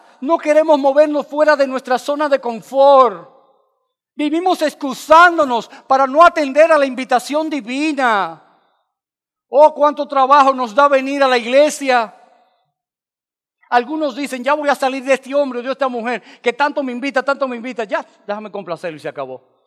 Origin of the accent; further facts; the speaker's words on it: Nagua, María Trinidad Sánchez, Dominican Republic; Yo soy de Nagua. Y en Nagua es un pueblecito que tiene una característica. El pueblo, el nivel del mar está por encima del nivel de la tierra.